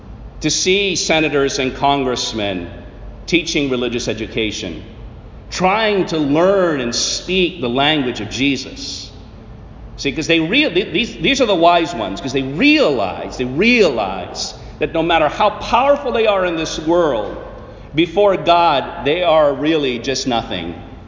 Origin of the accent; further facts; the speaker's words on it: Arlington, Virginia, United States; It's interesting, I told you that I come from the Arlington, Virginia area.